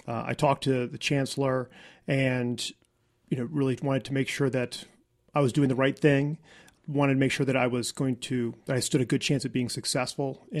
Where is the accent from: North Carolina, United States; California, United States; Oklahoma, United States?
North Carolina, United States; Asheville; also born or lived in Georgia; And though I had the misfortune, I guess, maybe, of being born not here in Asheville, but in Georgia. We moved back when I was